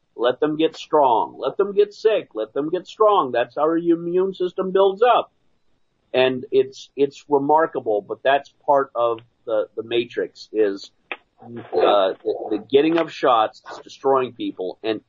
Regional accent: Scotland, United Kingdom; I grew up I was born in Scotland.

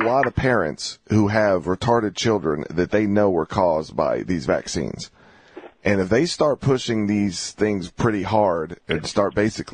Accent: United States; I am an American. I am free. I am a child of God.

